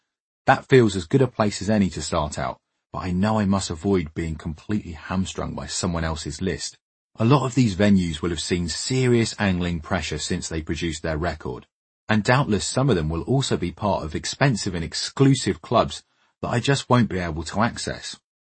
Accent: East of England, United Kingdom; born there; I was born in the Cambridgeshire Fens, one of two, 5 minutes before my twin sister Anna, with a little brother Tom, coming along some 7 years later.

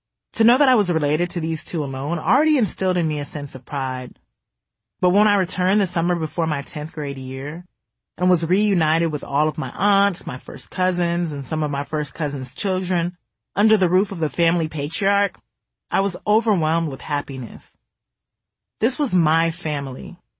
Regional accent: Senegal; And we became fast friends when she found out I was from Senegal. Oh my God, the guys in Senegal are so cute. The first time I ever felt beautiful was when I went back to Senegal my sophomore year of high school.

